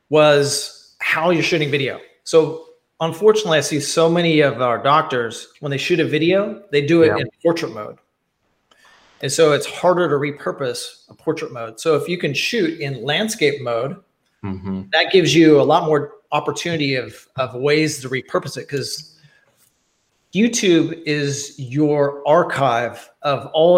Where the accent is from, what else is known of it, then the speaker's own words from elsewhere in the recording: Kansas, United States; I grew up in Kansas, and some of my family, they don't move their mouth